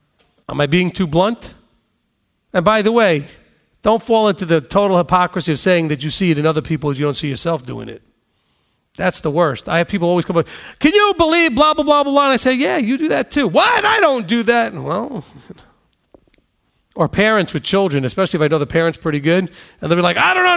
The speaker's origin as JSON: {"language": "English", "region": "New York", "country": "United States", "said": "I can tell you that. I'm a New Yorker."}